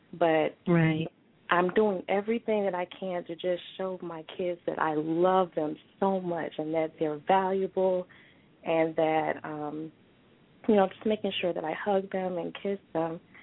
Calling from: Nashville, Tennessee, United States; Yeah, I'm calling from Nashville.

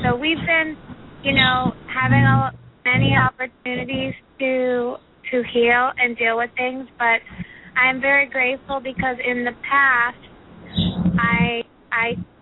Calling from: Fort Lauderdale, Florida, United States; I'm calling from Fort Lauderdale.

